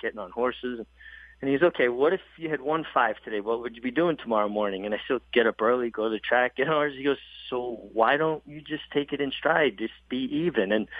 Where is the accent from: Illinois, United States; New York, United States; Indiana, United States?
New York, United States; Brooklyn; born or raised there